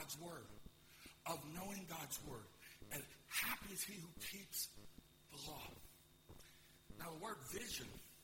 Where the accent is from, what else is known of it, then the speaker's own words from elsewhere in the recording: United States; But as quickly as an American preacher can be, so y'all, if you got sandwiches, you might as well take them out now.